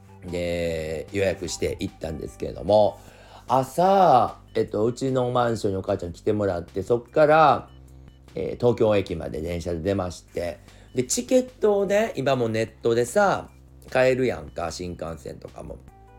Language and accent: Japanese; Osaka, Japan; now in Tokyo, Japan; この関東近辺、大阪から上京してきてね、ある程度もう行ってきたんですよ